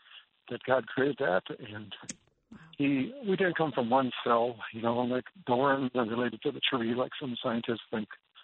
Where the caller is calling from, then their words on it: St. Paul, Minnesota, United States; Well, St. Paul, Minneapolis area.